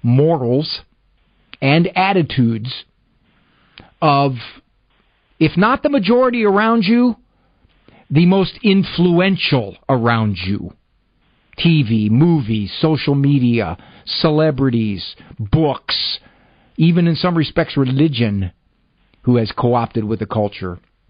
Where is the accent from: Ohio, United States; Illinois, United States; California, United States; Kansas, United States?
Ohio, United States; Massillon; Marine from Massillon, Ohio, my hometown turf.